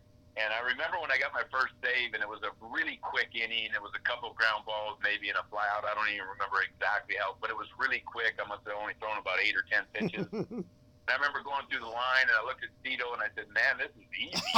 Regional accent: New York, United States; growing up in New York with my father as a Yankee and him bringing all the baseball cards home all the time

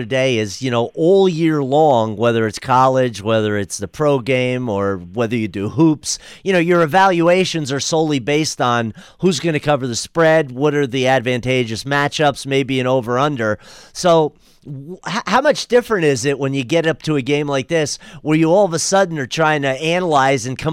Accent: New York, United States; I'm the New Yorker who hates the Cowboys.

